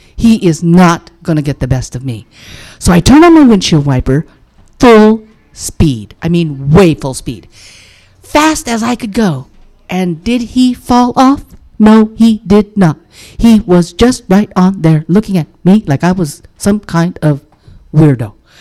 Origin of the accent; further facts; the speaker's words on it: California, United States; So I thought, when I'm from California, I thought to myself, geez, self, what should I talk about in New York?